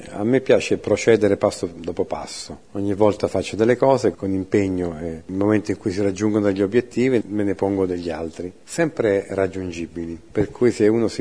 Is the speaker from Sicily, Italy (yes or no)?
yes; Sicily, Italy; io sono più a sud di tutti quanti, perché sono siciliano in realtà, perché più a sud di me c'è l'Africa.